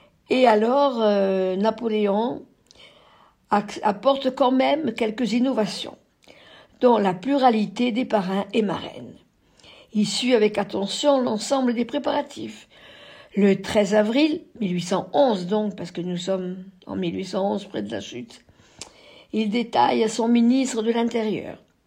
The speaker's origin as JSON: {"language": "French", "region": "Corsica", "country": "France", "said": "chez nous en Corse aussi, on avait des maires"}